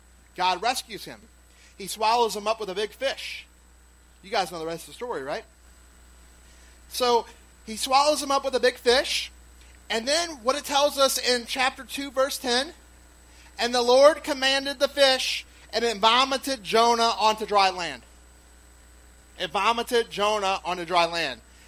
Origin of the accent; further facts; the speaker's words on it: New Orleans, Louisiana, United States; Now, I'm from New Orleans, so that's a lot for me, right?